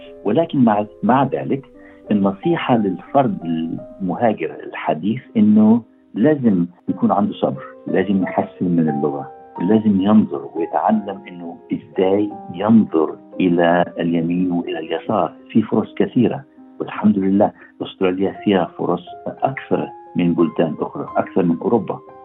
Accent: Egypt; أنا كمصري من أفريقيا

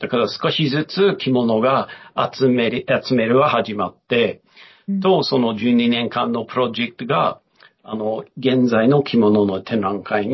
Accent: Melbourne, Victoria, Australia; ちょうど14年前メルボン、自分の出身に戻ったんですけど、

